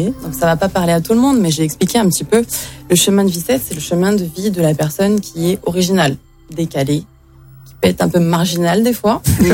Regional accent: Paris, Île-de-France, France; now in Toulouse, France; Ah bah à la base, je viens de Paris.

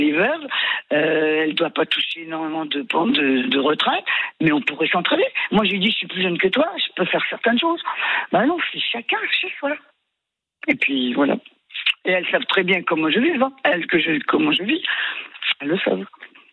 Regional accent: Spain; Pourtant, on est espagnol, on était très proches.

